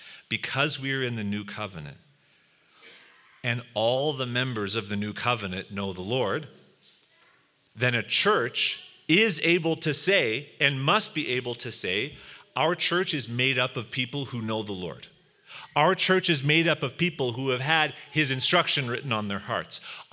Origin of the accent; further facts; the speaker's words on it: Saskatchewan, Canada; now in Alberta, Canada; I'm from Saskatchewan, I can make that joke.